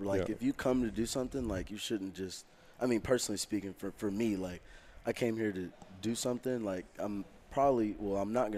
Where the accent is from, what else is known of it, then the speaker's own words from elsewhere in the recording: Oklahoma, United States; Like, I'm not from around here. I'm from Oklahoma